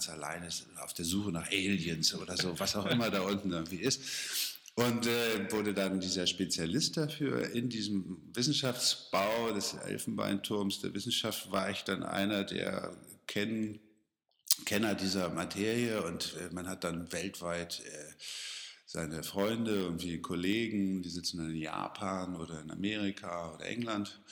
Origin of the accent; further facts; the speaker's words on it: Cuxhaven, Lower Saxony, Germany; Ich bin erstmal jemand von der Küste, ich komme aus Cuxhaven und ich erinnere mich, dass ich so mit 10, 12 Jahren irgendwie dort an der Elbmündung stand